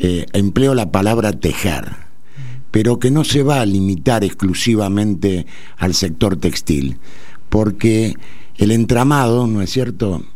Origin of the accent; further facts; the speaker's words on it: Argentina; soy un argentino felizmente casado desde hace 39 años.